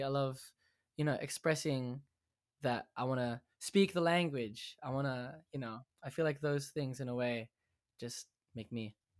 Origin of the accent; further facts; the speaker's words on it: Mount Druitt, New South Wales, Australia; I come from Western Sydney, so which is a pretty far ways off away from the city. It's called Mount Druitt. It was on the TV show called Struggle Street.